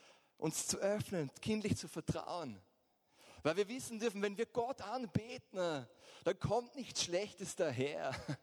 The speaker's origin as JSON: {"language": "German", "country": "Austria", "said": "warum wir auch als Österreicher oder in Europa so in der Reserve sind"}